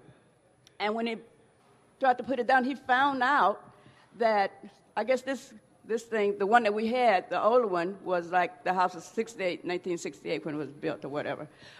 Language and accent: English; Oakland, California, United States; Hi, I'm from here in Oakland.